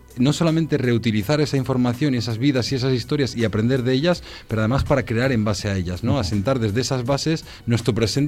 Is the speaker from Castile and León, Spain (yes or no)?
yes; Íscar, Castile and León, Spain; Cuando alguien te pregunta de dónde eres y dices de Íscar y la gente no sabe de dónde está eso y le dices Valladolid, por ejemplo, fuera de España, sí.